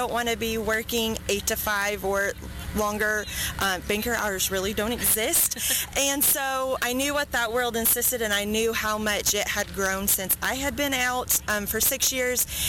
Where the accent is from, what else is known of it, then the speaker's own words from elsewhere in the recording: Oklahoma, United States; Okay, I'm from Nowata County. I teach at Oklahoma Union. I'm a third grade teacher.